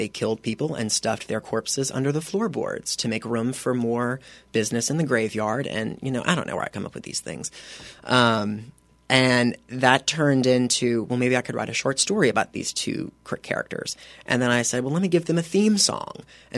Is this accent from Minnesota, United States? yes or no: no; New Iberia, Louisiana, United States; I'm from New Iberia, so I did a lot with the Iberia Performing Arts League, or IPAL, as a lot of people know it.